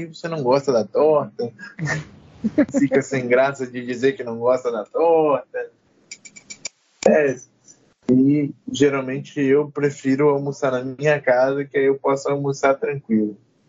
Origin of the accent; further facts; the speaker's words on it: Goiás, Brazil; born there; also born or lived in Curitiba; Como eu nasci em Goiás e depois fui morar em Curitiba e depois vim pra cá